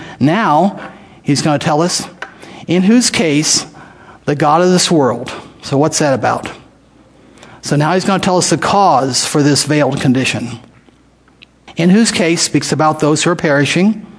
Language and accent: English; Miami, Florida, United States; I grew up in Miami, Florida. And I can remember being at a bus station in Miami, Florida, as a teenager.